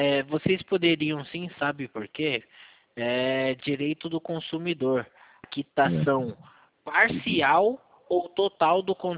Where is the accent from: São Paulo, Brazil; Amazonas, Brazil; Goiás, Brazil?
São Paulo, Brazil; Eu sou aqui de São Paulo